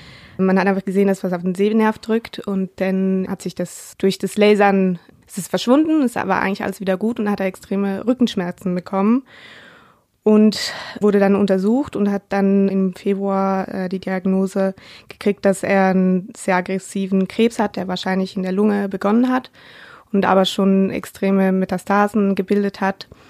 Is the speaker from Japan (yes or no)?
no; Switzerland; Ich komme ja aus der Schweiz